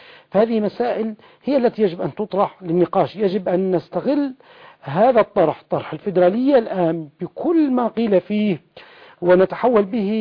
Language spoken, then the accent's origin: Arabic; Libya; فأنا ليبي بكل ما تحمل الكلمة من معنى، وأنا قبل أن أكون ليبيا أنا عربي، وقبل أن أكون عربيا أنا مسلم،